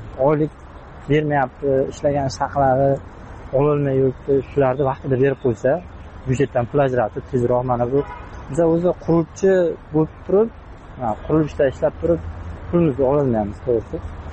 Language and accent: Uzbek; Qashqadaryo Region, Uzbekistan; Bizlar o'zim Qashqadaryodanman.